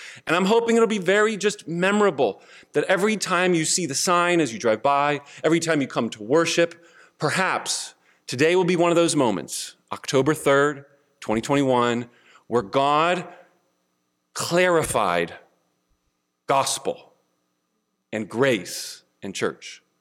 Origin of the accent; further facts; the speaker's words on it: Palatine, Illinois, United States; I'm from Palatine, Illinois, and drive up this morning to come and give you a word from Phil.